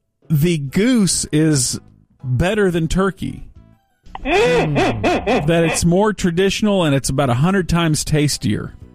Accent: the South, United States; I grew up in the South

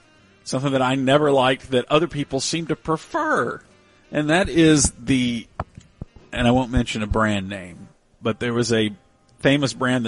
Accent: the South, United States; Yeah, I'm from the South. That's what we do.

